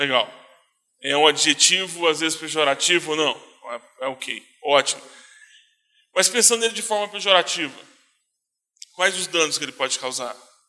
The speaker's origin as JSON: {"language": "Portuguese", "region": "Goiás", "country": "Brazil", "said": "Que bom, eu sou goiano, do pé rachado, comedor de piqui, raspado, porque eu não dou conta da semente. Já mastiguei a semente e machuquei. Sou pastor, sou de origem batista, né?"}